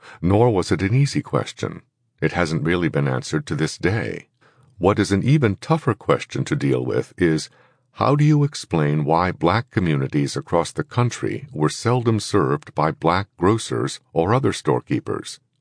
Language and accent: English; New York City, New York, United States; It was not like this when I grew up in Harlem in the 1940s.